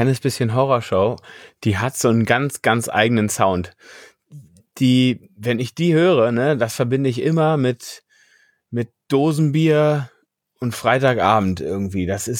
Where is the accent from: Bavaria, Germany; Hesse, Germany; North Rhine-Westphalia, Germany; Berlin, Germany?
Berlin, Germany; born there; Nee, ich bin sogar direkt aus Berlin, sogar aus West-Berlin, geborener West-Berliner bin ich.